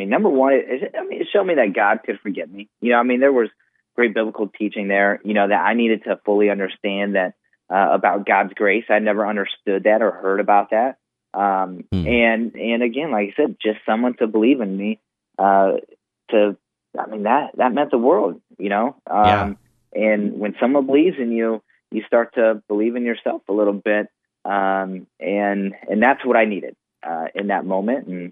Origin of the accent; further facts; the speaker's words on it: Aledo, United States; Ended up moving up to my hometown, Aledo, again.